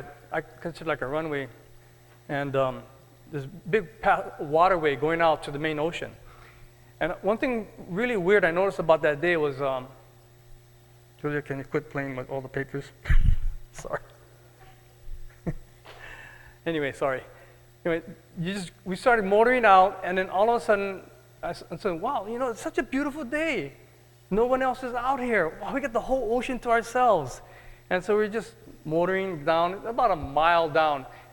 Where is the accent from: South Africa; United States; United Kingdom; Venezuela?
United States; Hawaii; also born or lived in California; Growing up in Hawaii with all the water around us, we just loved the ocean.